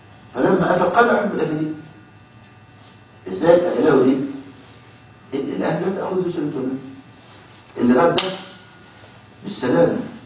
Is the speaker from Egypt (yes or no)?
yes; Egypt; كان عندنا في مصر حافظ ابراهيم وشوقي